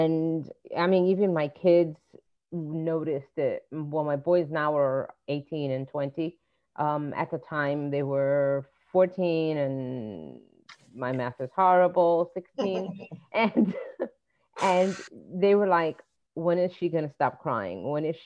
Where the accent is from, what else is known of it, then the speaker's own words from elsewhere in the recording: New Jersey, United States; I grew up in a biracial, multicultural home, and deals with grief and with growing up in New Jersey and the things that come with that sort of family, being a child of immigrants.